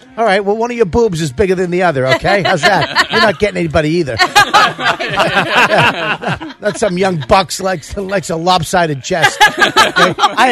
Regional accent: Boston, Massachusetts, United States; now in New York, United States; Listen, where you're from, I go, I live in New York, but I'm from Boston.

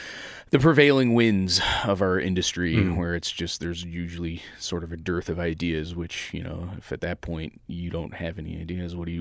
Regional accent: Chicago, Illinois, United States; Started producing radio here in Chicago. I've gotten very lucky. I haven't had to move. This is my hometown. I haven't had to move.

